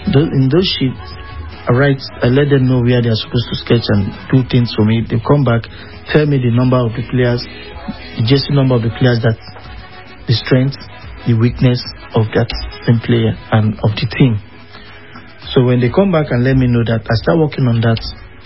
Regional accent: Nigeria; I'm a Nigerian and I can work anywhere.

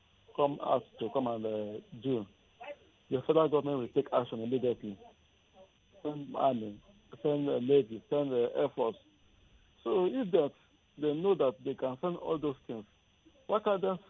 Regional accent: Oyo, Nigeria; I come from Oyo State.

